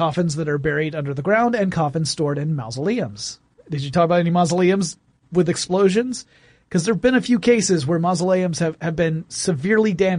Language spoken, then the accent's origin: English; Georgia, United States; Yeah. Small town in Georgia, Strickland Funeral Home.